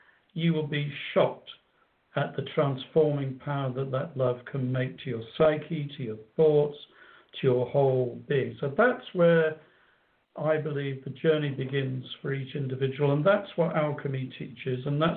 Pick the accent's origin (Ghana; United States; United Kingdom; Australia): United Kingdom; Coventry, West Midlands; I grew up in the English version of Detroit, by the way, and it's called okay. Coventry. It was the car manufacturing city of Britain.